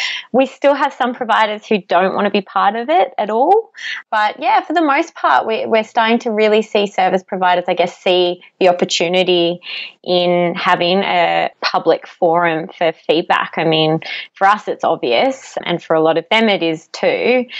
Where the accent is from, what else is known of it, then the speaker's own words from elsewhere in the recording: Sydney, New South Wales, Australia; now in Melbourne, Australia; So moved to Melbourne because I'm originally from Sydney